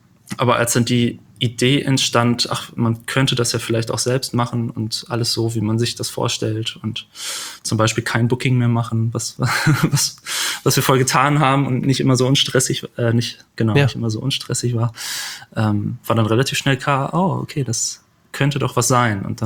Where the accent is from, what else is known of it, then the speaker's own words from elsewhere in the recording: Büren, North Rhine-Westphalia, Germany; born there; Geboren in Büren, studiert.